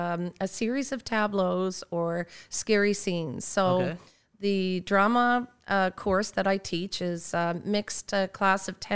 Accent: Halifax, Nova Scotia, Canada; I am from Halifax, Nova Scotia.

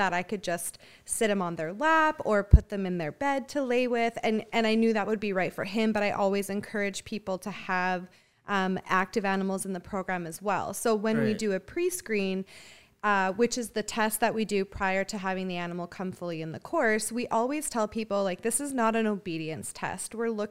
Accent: Fort McMurray, Alberta, Canada; I am from Fort McMurray.

